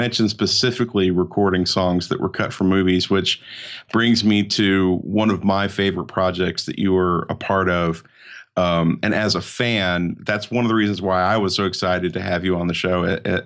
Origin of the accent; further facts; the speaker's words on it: Atlanta, Georgia, United States; I'm a classically trained percussionist, so I grew up in Atlanta and I played a lot of the shows and a lot of the theaters around there.